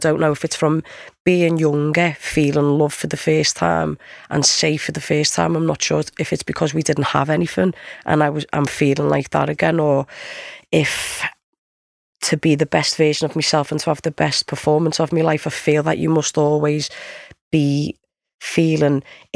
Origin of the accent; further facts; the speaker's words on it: Liverpool, North West England, United Kingdom; Oh, she's from Brazil. Oh, I'm only from Liverpool.